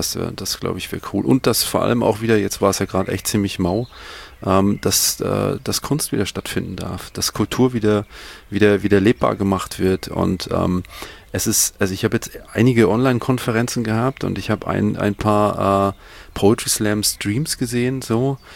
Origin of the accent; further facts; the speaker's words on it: Bavaria, Germany; Ich bin ein Franke